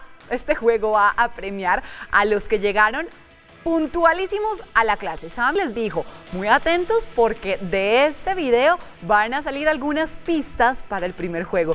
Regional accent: Colombia; un dato para hacernos sentir muy orgullosos de lo que somos como colombianos.

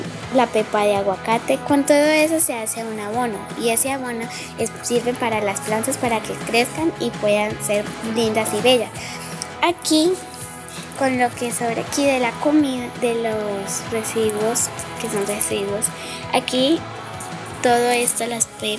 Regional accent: Cali, Valle del Cauca, Colombia; soy de Cali

